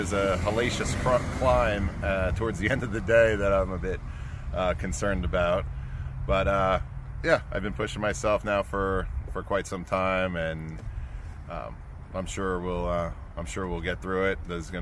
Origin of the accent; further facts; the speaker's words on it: Cornelius, North Carolina, United States; I'm 51. I'm from the Charlotte, North Carolina area, Cornelius.